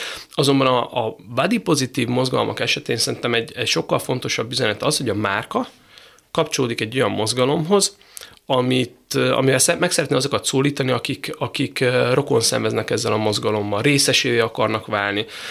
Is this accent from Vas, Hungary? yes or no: no; Szeged, Csongrád-Csanád, Hungary; én ugye Szegedről jöttem